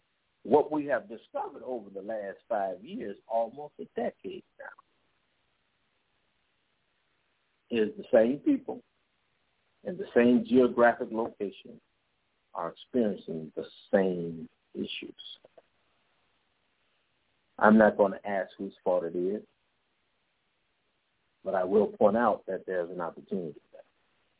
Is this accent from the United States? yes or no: yes; Chicago, Illinois, United States; I grew up in Chicago, in the urban city, in the concrete jungles of Chicago. And I don't mean on the outskirts. I mean in the inner core of the city.